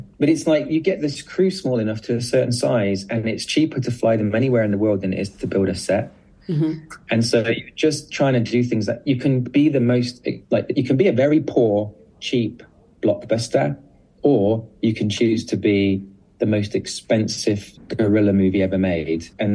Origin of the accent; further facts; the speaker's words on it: United Kingdom; I'm very British about it